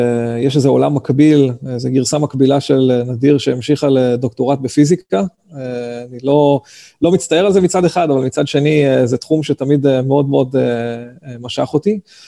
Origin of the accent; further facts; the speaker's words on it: Kiryat Ata, Haifa District, Israel; אני במקור מקריית אתא, כשגדלתי אז למדתי בבית ספר דתי, אבל בסופו של דבר בתיכון עברתי ולמדתי בריאלי בחיפה